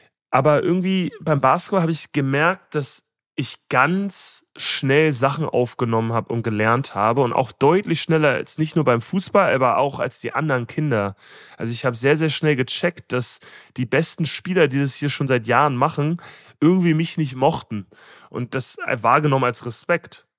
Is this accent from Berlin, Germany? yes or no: yes; Berlin, Germany; ich bin ziemlich privilegiert im Prenzlauer Berg aufgewachsen.